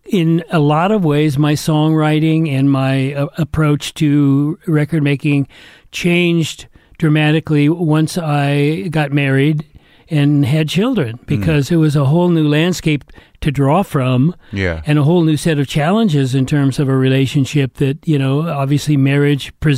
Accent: Atherton, California, United States; I was brought up in Northern California.

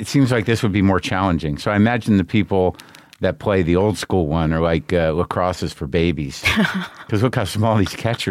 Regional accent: New Mexico, United States; You know, I grew up in New Mexico

